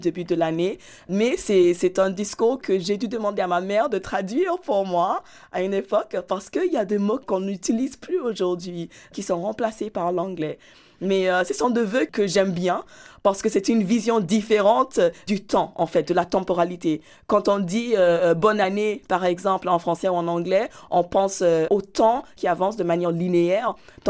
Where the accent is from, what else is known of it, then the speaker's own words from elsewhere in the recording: Ghana; first language English; French is a second language; Parce que l'anglais, c'est ma langue maternelle du fait de l'histoire coloniale du Ghana. Mais bien sûr, je parle d'autres langues aussi.